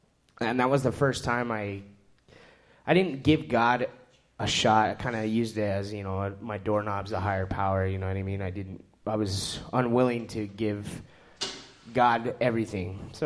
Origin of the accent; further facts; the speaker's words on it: Arizona, United States; I'm born and raised in Arizona.